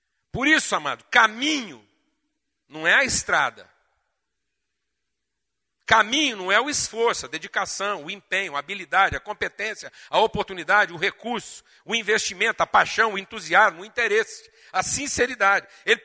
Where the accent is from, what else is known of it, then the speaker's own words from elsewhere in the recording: Uberlândia, Minas Gerais, Brazil; que nós vamos chamar aqui de Uberlândia, minha terra natal